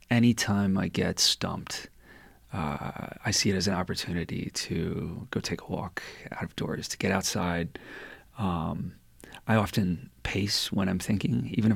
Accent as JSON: {"language": "English", "region": "Florida", "country": "United States", "said": "And I come from Florida. I really appreciate the open spaces here that I can be out of my condo and on top of Mount Jumbo in like 20 minutes of huffing and puffing."}